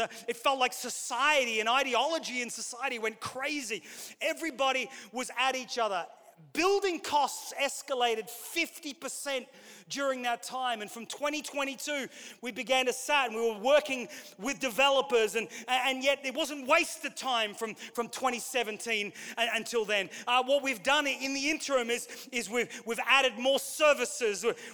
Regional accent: Queensland, Australia; I was recently back in Australia in the home church that I grew up in Queensland

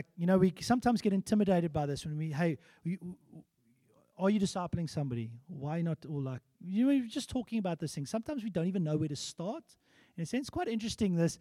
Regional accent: Eastern Cape, South Africa; They were the same age as me, but they were very Afrikaans. Very, like, and I'm an English boykie from the Eastern Cape.

